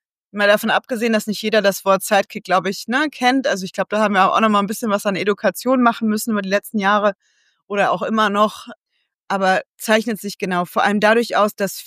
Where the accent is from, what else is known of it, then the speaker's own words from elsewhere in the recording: North Rhine-Westphalia, Germany; moved away; aus dem schönen Ostwestfalen-Lippe, das wahrscheinlich jeder nur kennt, weil es Bielefeld nicht gibt. Da bin ich schon ganz, ganz lange weg. Genau 20 Jahre jetzt tatsächlich dieses Jahr.